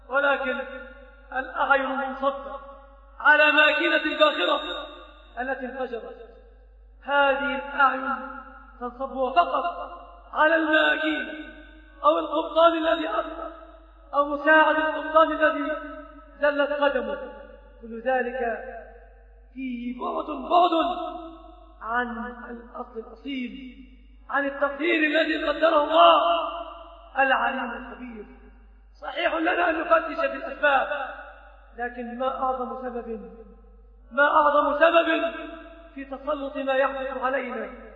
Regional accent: Egypt; فإذا نظرت في بلادنا مصر

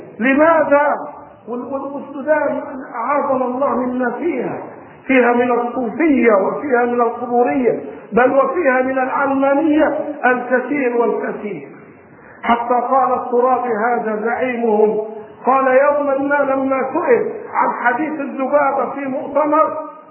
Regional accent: Egypt; في بلادنا مصر

